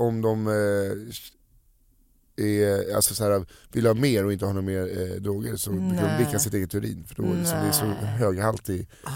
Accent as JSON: {"language": "Swedish", "town": "Stockholm", "region": "Stockholm County", "country": "Sweden"}